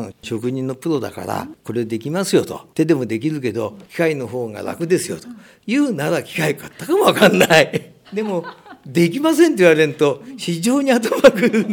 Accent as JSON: {"language": "Japanese", "town": "Fujisawa", "region": "Kanagawa", "country": "Japan", "tie": "born or raised there", "said": "藤沢で生まれ育って中学高校全部その藤沢の学校出ましたんで、本当にねその先輩後輩というのがねすごくある。"}